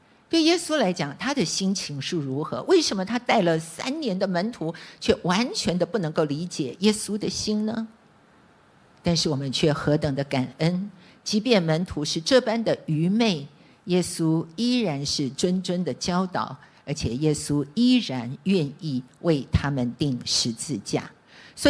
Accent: China; 人不为己，天诛地灭，这是我们中国人常常说的话。

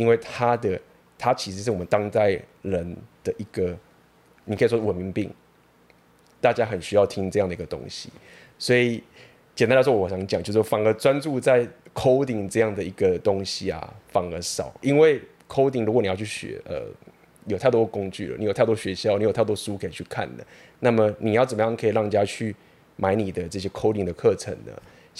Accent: Taiwan; 我自己就很了解我自己是个非常非常土生土长的台湾人，虽然说我到处旅行世界

